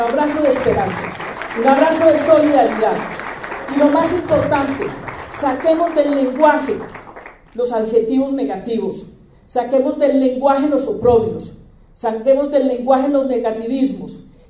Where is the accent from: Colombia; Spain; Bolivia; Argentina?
Colombia; y como colombianos tenemos que buscar un destino diferente